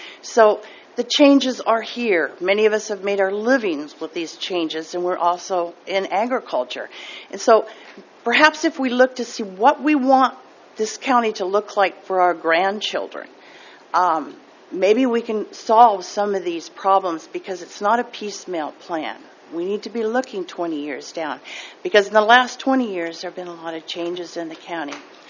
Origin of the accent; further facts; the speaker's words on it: Creston, United States; I'm from Creston.